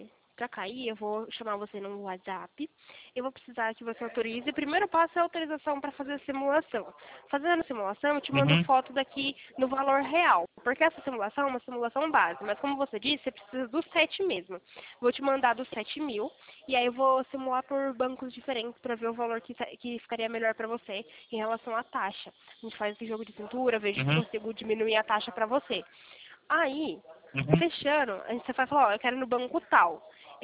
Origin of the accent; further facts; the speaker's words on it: Campinas, São Paulo, Brazil; a gente é de Campinas.